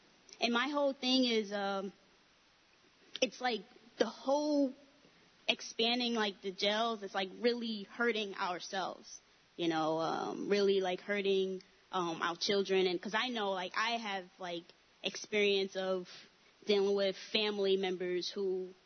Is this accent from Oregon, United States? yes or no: no; New York City, New York, United States; now in South Hill, United States; I live South Hill. I'm from New York City.